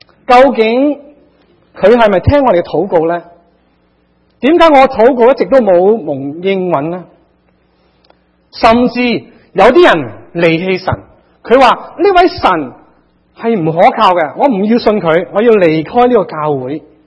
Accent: China

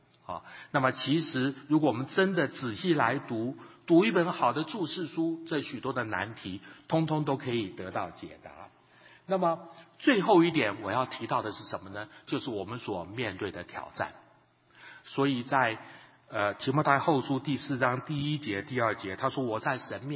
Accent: Chiayi, Chiayi City, Taiwan; 我想我在嘉义长大，台湾的嘉义长大

